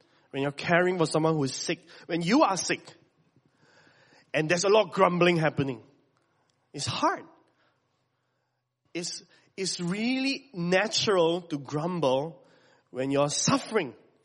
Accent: Malaysia; I'm Malaysian after all, right? I mean, it's literally the air we breathe, right?

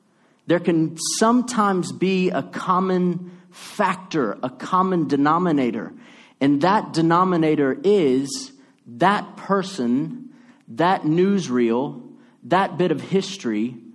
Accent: New Orleans, Louisiana, United States; because I'm from New Orleans, the city of New Orleans, and we've got a place like Chow Kit that's called Bourbon Street.

